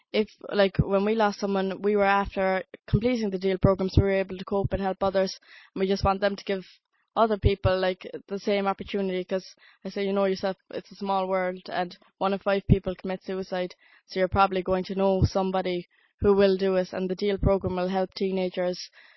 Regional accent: Cobh, Munster, Ireland; we're from Cove, and I'm telling you, there are no, like, youth cafes or places people can just go

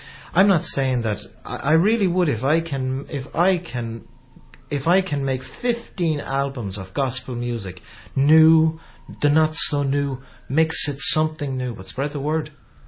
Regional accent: Ireland; I like to sing songs of places and people and culture and what we're all about as being Irish or being liking country music or whatever. And that's very much a part of me.

